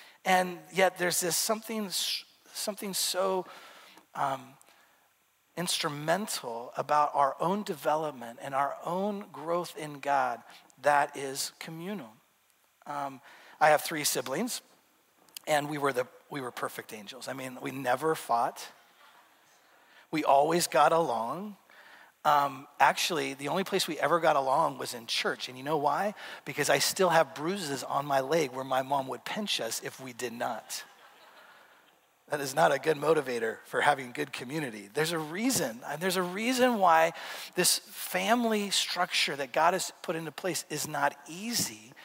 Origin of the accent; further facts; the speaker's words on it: Oregon, United States; I grew up in Central Oregon, and I mean, we're up here in the Northwest, we're good.